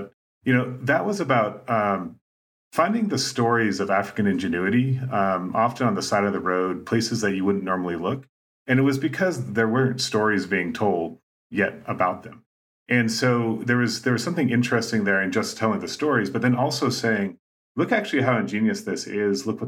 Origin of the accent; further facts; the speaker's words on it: South Sudan; also born or lived in Kenya / Sudan; So I grew up in South Sudan, and then in Kenya, and then North Sudan. I kind of bounced back and forth between those two countries in my childhood.